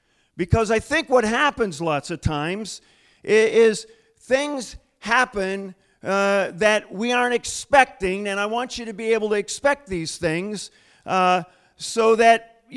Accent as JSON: {"language": "English", "town": "Battle Creek", "region": "Michigan", "country": "United States", "tie": "born or raised there", "lives_now": "New York, United States", "said": "See, where I grew up in Battle Creek, Michigan, first of all, I guess there were some taxis"}